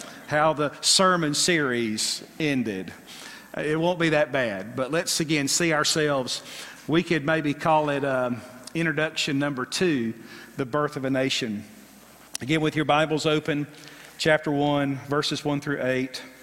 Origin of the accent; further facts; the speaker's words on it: United States; But we, as our own country, speaking as an American, we have been cut from ultimately the sustenance of the root system of the Christian worldview.